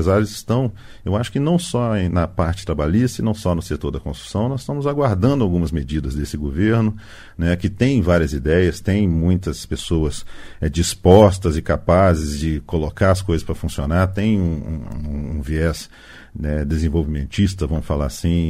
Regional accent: Belo Horizonte, Minas Gerais, Brazil; Eu sou de Belo Horizonte. A CEBIC, a Câmara Brasileira da Construção, é de Brasília, mas eu sou de Belo Horizonte.

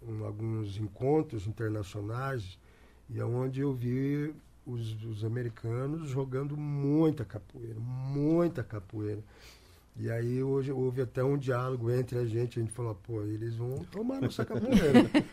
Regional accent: Cascavel, Paraná, Brazil; Cascavel mesmo, sou daqui mesmo.

